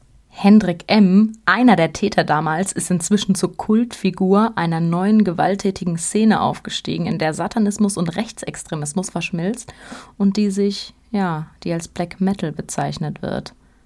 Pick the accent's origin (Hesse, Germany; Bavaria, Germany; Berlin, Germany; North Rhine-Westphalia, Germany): North Rhine-Westphalia, Germany; Recklinghausen; Alles so irgendwie im Kreis Recklinghausen. Ich finde das gruselig, weil das ist im Ursprung meine Heimat, liebe Leute.